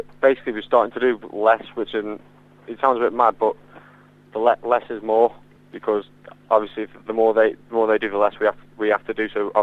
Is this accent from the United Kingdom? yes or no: yes; United Kingdom; now in Afghanistan; obviously I'm from the UK, I'm not from Afghan, and the language barrier there's many different languages over here.